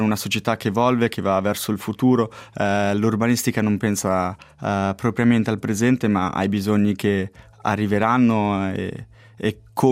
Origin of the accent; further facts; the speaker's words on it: Lugano, Ticino, Switzerland; Io sono comunque cresciuto a Lugano, che è una città